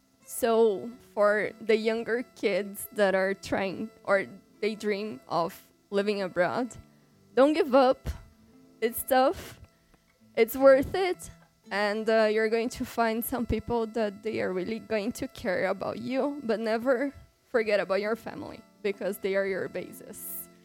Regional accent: Brazil; moved away as an adult; I'm from Brazil, and last year I turned 30, and I'm going to speak from the point of view of an immigrant living abroad. I left Brazil when I was 23

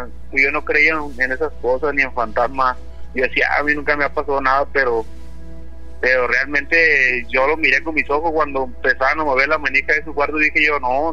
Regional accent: Sinaloa, Mexico; now in California, United States; Soy de allá de Sinaloa.

